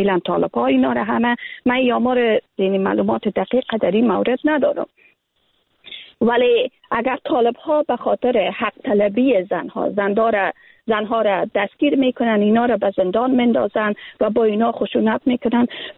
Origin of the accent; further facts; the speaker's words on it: Afghanistan; moved away; اگر ما امروز بیرون از افغانستان زندگی میکنیم باور کنیم که من از لحاظ فیزیکی بیرون از افغانستان هستم.